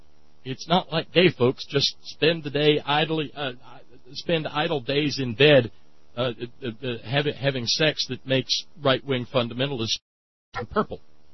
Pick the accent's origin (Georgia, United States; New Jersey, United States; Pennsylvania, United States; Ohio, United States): Ohio, United States; the rural folk of Appalachia or the flatlands of my home state of Ohio